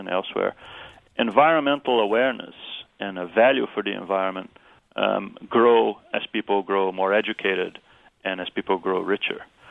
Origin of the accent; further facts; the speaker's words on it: Brazil; when I was growing up in Brazil in the 80s